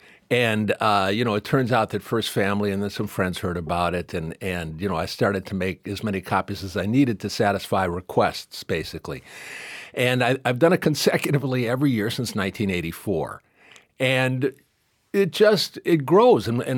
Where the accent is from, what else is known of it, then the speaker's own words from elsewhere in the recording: Detroit, Michigan, United States; I grew up in Detroit in the 60s when Motown was at its height